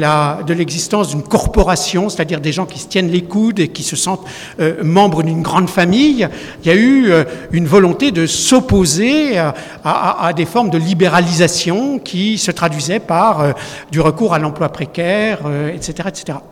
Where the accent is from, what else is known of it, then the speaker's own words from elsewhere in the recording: East of France, France; moi je suis de l'Est, hein, donc mes cousins et une partie de ma famille sont à Montbéliard, donc j'y vais souvent